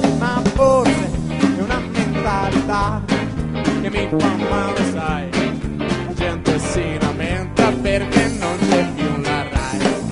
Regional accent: Naples, Campania, Italy; Se non si è capito, noi veniamo da Napoli.

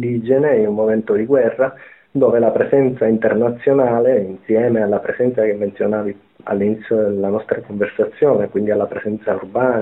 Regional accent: Sicily, Italy; accent: Sicilian; Ovviamente l'accento non si nasconde la mia origine demografica, sono siciliano, sono un isolano, un ragazzo negli anni 90 viveva nell'entroterra siciliano

